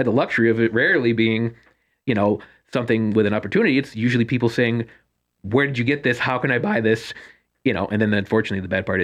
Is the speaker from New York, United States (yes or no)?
yes; New York, United States; Being a New Yorker, I'm a big cased meats guy